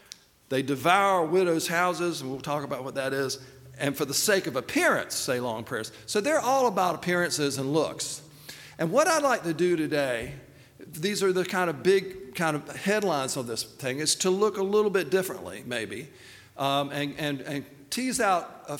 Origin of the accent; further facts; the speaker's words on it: Laurel Hill, United States; I think I remember as a child growing up in Church in the Pines in Laurel Hill